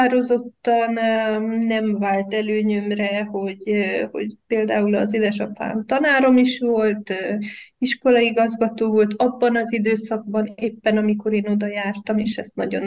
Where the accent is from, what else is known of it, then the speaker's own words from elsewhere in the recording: Hévíz, Zala, Hungary; born there; mindig bajban vagyok, mikor megkérdik, hogy hova valósi vagyok, mert végül is ott születtem, csak nem igazán szerettük. Ugye a szüleim oda kihelyezték őket tanárként, és ott ragadtak.